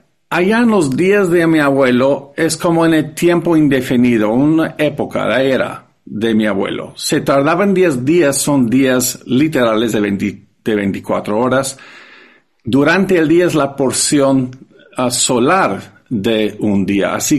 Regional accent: United States; Spanish is a second language; yo que soy norteamericano nunca he ido al Gran Cañón

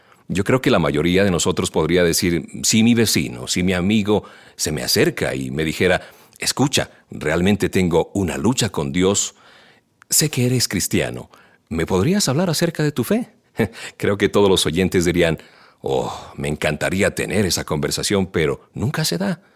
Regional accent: Detroit, Michigan, United States; Spanish is a second language; Ahora bien, yo soy de Detroit. Detesto a los Chicago Bulls.

